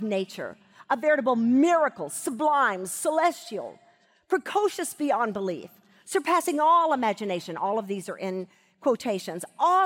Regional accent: Arkadelphia, Arkansas, United States; I was thinking about when I was growing up in Arkadelphia, Arkansas

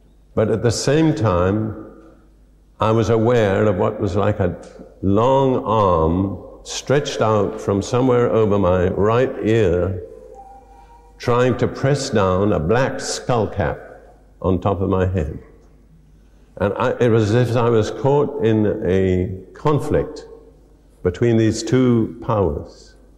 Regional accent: India; born there; I was born in India

